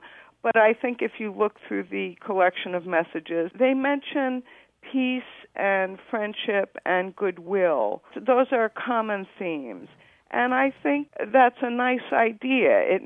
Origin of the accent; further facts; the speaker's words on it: Rio de Janeiro, Brazil; first language Portuguese; English is a second language; also born or lived in New York; Although I was born in New York, I grew up in Rio de Janeiro, Brazil, and so I'm considered a native speaker of Portuguese.